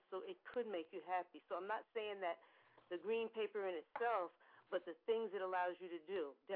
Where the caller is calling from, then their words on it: Brooklyn, New York, United States; I'm calling from Brooklyn.